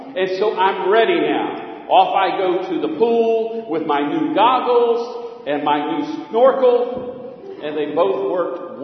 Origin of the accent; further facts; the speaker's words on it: Bluffton, South Carolina, United States; now in Savannah, United States; I grew up swimming in the May River in Bluffton, South Carolina, and at the old aquatic pool here in Savannah off of Gwinnett